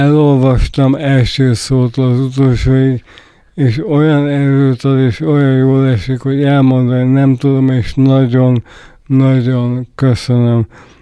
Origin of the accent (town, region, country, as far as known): Hungary